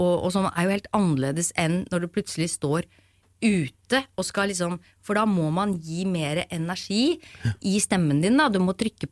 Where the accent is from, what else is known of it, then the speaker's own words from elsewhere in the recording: Oslo, Norway; Jeg vokste opp liksom på Vestkanten og liksom jobbet i showbiz